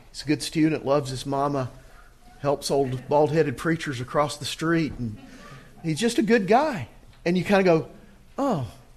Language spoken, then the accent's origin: English; Auburn, Alabama, United States; And because I was from Auburn, that was, you know, an interest point.